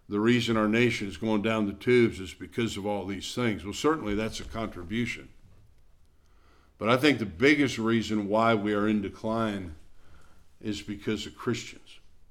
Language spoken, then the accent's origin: English; Wisconsin, United States; I think about, you know, my football team, being I'm from Wisconsin, I grew up since I was old enough to know what a football was. I've been a Green Bay Packer fan